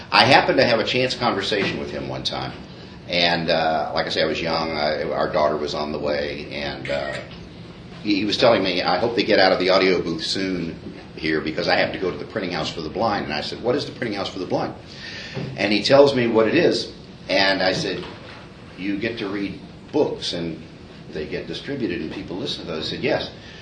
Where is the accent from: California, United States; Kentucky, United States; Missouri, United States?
Kentucky, United States; Louisville; I was born in Louisville, Kentucky. And I say that because I love the place I was born. I've lived there my whole life.